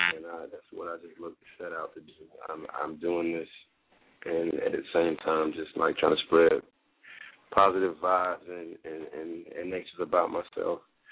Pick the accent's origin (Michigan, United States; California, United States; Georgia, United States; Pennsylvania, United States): Georgia, United States; Atlanta; So, like I said, I'm from Atlanta, born and raised. I've lived everywhere else, but Atlanta is my home and will always be home, you know.